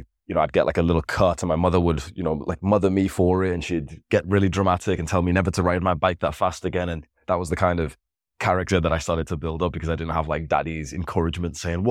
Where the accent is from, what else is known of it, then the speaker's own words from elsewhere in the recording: Pakistan; born there; So I was born in poverty in Pakistan